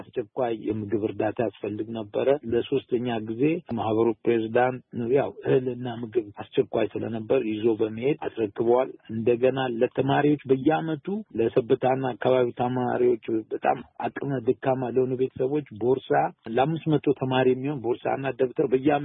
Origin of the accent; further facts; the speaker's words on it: Sebeta, Oromia, Ethiopia; born there; እኔ ራሴ ሰበታ ነኝ ተወልጄ የሰበታና አካባቢ ዳስፖራ ይባላል